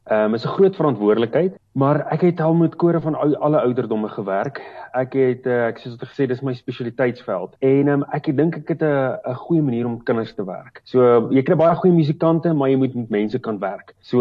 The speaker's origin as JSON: {"language": "Afrikaans", "region": "Free State", "country": "South Africa", "tie": "born or raised there", "said": "en ek het in Leibrand groot geword. Ek is 'n Oos-Vrystater en ek het in Bloemfontein geswat. So, dis regtig in my are, die Vrystaat."}